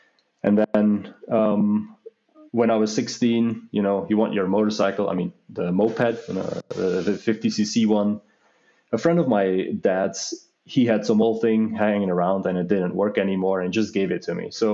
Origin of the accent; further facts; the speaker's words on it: Belgium; now in Austria; So I'm originally from Belgium. It's fairly flat there.